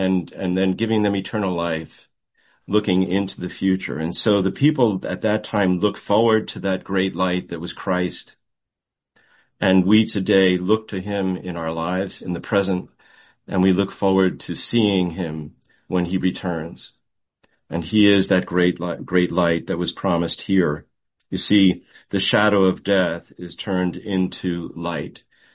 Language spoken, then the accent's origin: English; Montclair, New Jersey, United States; I remember singing these words in … when I was singing in our church choir growing up in Montclair, New Jersey.